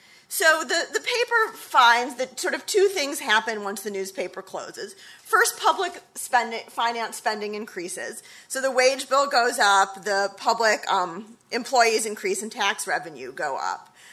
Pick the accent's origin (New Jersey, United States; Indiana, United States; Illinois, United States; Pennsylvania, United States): Illinois, United States; Chicago; because we're both from Chicago